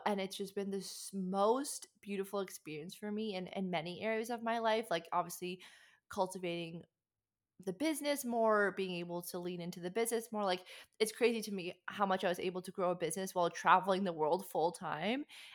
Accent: Canada; So yeah, so originally I'm from Canada. And I guess, honestly, growing up in Canada, I just always dreamt and visioned and dreamed of living in sunshine

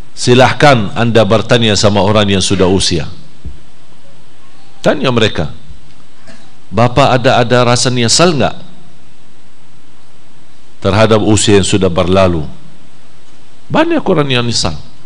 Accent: Medina, Medina Province, Saudi Arabia; Saya ingat waktu masih di Madinah, dan saya lahir besar di Madinah, jadi Arab asli loh.

